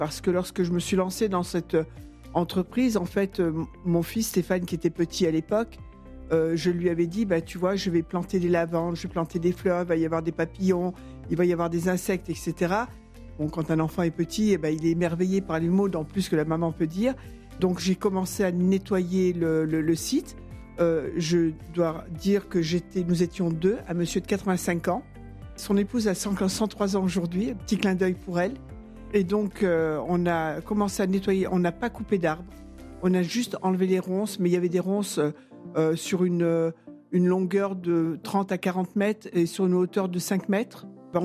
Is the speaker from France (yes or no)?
yes; Grand Est, France; now in Côte d'Azur, France; j'étais originaire de la Lorraine, même si maintenant il y a plus de 60 ans que je suis ici, mais j'étais originaire de la Lorraine